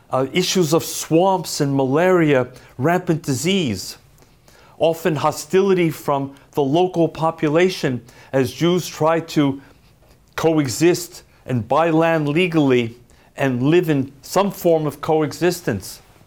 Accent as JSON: {"language": "English", "town": "Manhattan", "region": "New York", "country": "United States", "tie": "born or raised there", "said": "a mile or two from where we lived growing up in Manhattan."}